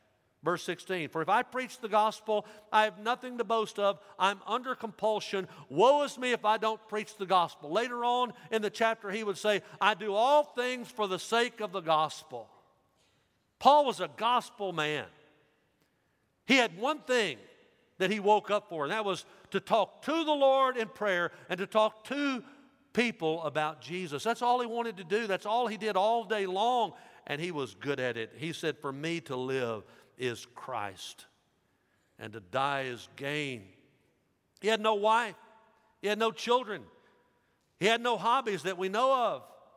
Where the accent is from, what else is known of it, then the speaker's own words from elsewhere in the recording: Dyersburg, Tennessee, United States; When I was growing up in Dyersburg, you like my Dyersburg stories, I hope, because I share a lot of them.